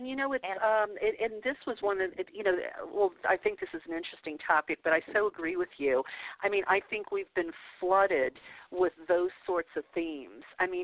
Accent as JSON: {"language": "English", "region": "the South", "country": "United States", "tie": "born or raised there", "said": "I grew up a Catholic in the South, and looking back on it now"}